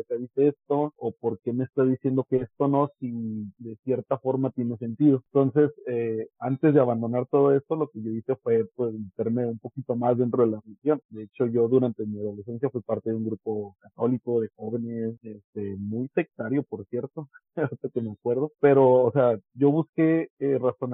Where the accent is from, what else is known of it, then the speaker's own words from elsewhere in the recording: Mexico; como todo mexicano. Y como cualquier familia latina, yo crecí dentro de una familia muy católica. De hecho, yo iba al bautismo, tengo bautismo, comunión y confirmación